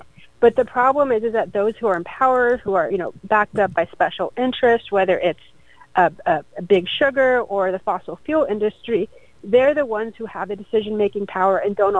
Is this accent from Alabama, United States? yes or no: no; Florida, United States; Since I was born and raised in Florida